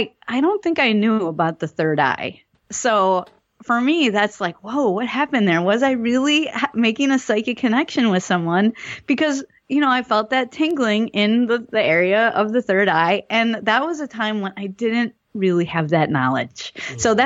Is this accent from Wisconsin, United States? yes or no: yes; Milwaukee, Wisconsin, United States; I'm from Milwaukee, Wisconsin, and she always used to listen to the Chicago radio stations.